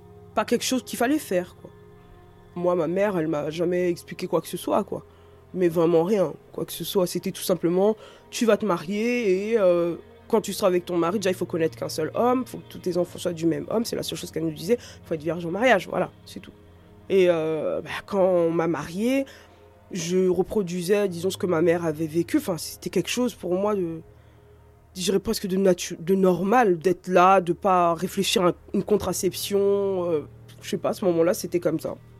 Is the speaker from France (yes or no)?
yes; France; je devais avoir 16 ans à peine. Je suis née ici, je suis née en France, j'ai grandi ici.